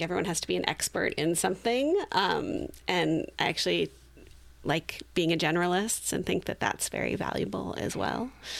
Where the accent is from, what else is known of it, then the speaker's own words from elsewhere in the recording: Santa Cruz, California, United States; because I grew up in Santa Cruz, and you're legally obligated to be into reggae if you grew up in Santa Cruz.